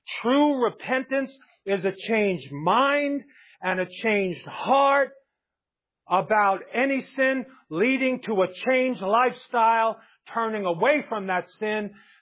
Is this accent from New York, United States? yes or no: yes; New York City, New York, United States; As a Jew growing up in New York City, I outmatched most of my peers in Judaism.